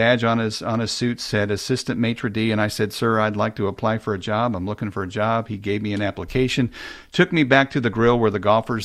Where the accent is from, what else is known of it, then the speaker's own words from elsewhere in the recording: Kansas City, United States; I drove all over Kansas City. That's my hometown.